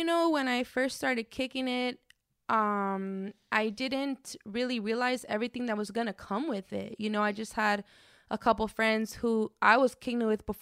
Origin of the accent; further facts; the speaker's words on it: Los Angeles, California, United States; I am from Los Angeles, born and raised. I was born and raised in Highland Park.